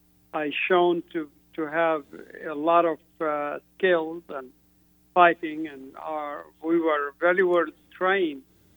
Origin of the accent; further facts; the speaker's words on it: Saudi Arabia; It's just growing up in Saudi Arabia as a homeless, as an immigrant and refugee